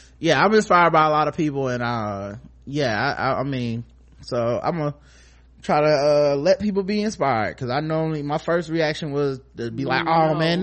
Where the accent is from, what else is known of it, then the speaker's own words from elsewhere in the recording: Jamaica; As a Jamaican, I'm coming with all the bias in the world when I tell you, Karen, that you're gonna love it.